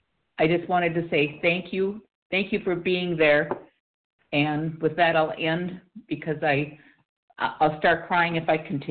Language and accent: English; Minnesota, United States; from Minnesota, a compulsive overeater.